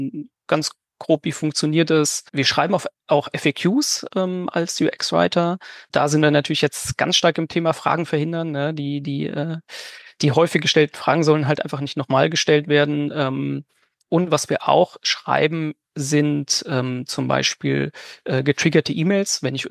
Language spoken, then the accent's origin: German; Darmstadt, Hesse, Germany; aus Darmstadt, aus der schönen Wissenschaftsstadt Darmstadt